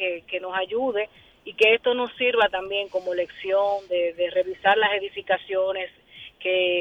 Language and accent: Spanish; Dominican Republic; solidarizándonos como dominicanos, como familia que somos, este pueblo